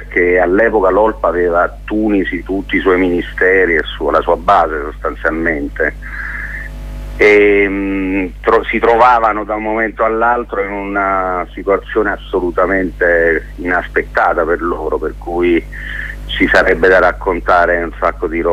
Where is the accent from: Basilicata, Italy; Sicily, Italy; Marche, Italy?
Basilicata, Italy; Poi io sono lucano